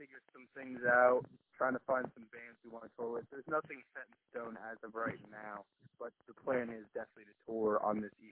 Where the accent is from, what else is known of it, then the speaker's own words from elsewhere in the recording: New Jersey, United States; Because I know here in Jersey, I'm from North Jersey, and well, half the band's from North Jersey